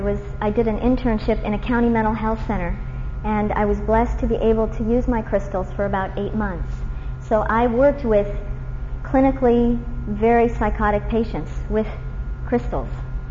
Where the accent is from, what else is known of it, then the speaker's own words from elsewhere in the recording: Nevada City, California, United States; I come from Nevada City, California.